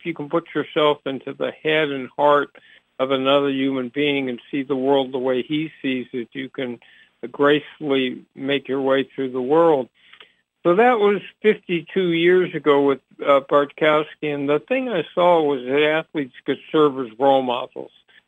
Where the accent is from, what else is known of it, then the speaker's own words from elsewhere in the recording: Los Angeles, California, United States; So I grew up in Los Angeles, and my father raised us with two core values.